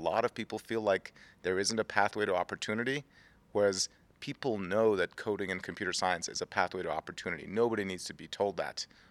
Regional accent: Tehran, Tehran Province, Iran; I learned to code when I was growing up in Iran, in Tehran, during the Iran-Iraq war.

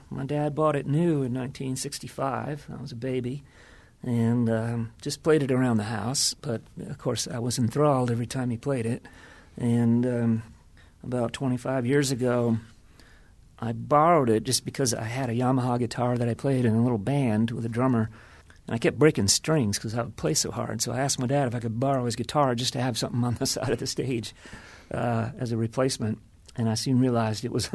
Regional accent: Maine, United States; I've always maybe growing up in Maine with rooting for the Red Sox, I've always had a thing for the underdog.

